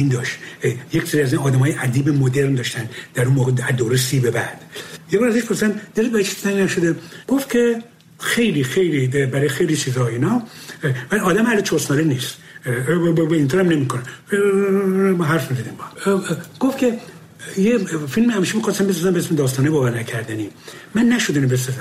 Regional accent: Abadan, Khuzestan, Iran; من بچه آبادانم، آبادان نزدیک تیارا و میارا اینا بر بیرون بود،

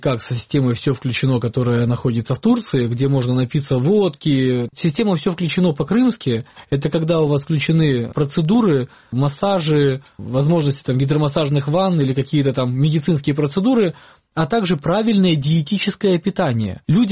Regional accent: Crimea, Ukraine; Я, как крымчанин, на все лето практически свою семью всегда отправлял отдыхать в Карпаты.

